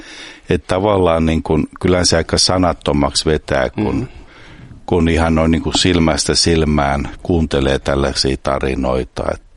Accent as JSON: {"language": "Finnish", "town": "Espoo", "region": "Uusimaa", "country": "Finland", "tie": "born or raised there", "also_born_or_lived": "Sipoo", "said": "Mä oon ihan tästä Espoossa asunut lapsuuteni ja sitten vanhemmat rakensivat tuonne Sipoon Nikkilään ja okay. Siellä asunut sitten."}